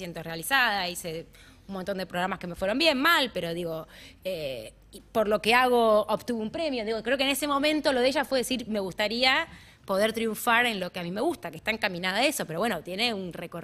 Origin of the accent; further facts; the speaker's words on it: Pilar, Buenos Aires Province, Argentina; Tengo muchos amigos en Pilar, yo soy de Pilar de toda la vida